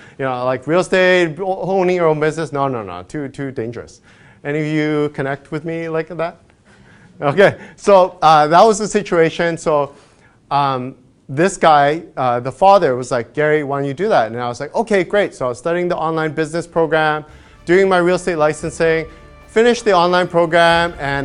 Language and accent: English; Vancouver, British Columbia, Canada; And I'm born and raised in Vancouver. I lived in Burnaby in the beginning. Then I moved over to the West Side, went to a school called Churchill, then went into UBC to study psychology and Mandarin.